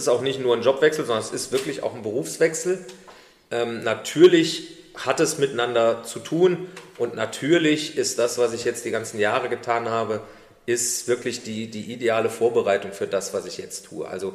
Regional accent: Saarland, Germany; ich bin Saarländer

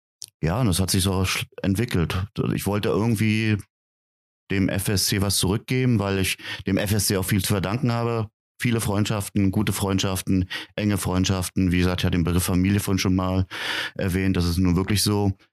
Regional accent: Hesse, Germany; wir sind alle aus Hessen

